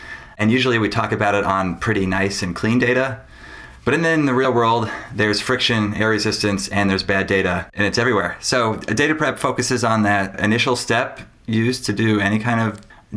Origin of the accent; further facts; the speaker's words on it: Salt Lake City, Utah, United States; now in Bay Area, United States; I grew up in Salt Lake City, Utah. Still go back probably annually.